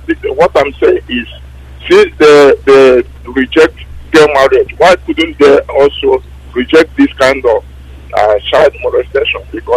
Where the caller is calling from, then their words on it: Greece; I'm calling from Greece.